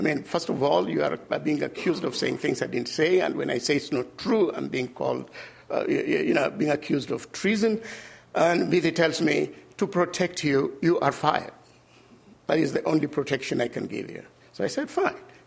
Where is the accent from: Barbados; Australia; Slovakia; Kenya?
Kenya; I'm a Kenyan.